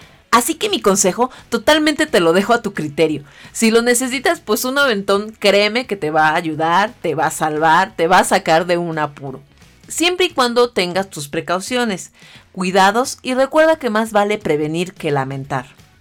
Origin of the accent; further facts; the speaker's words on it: Mexico City, Mexico; Yo soy de la Ciudad de México.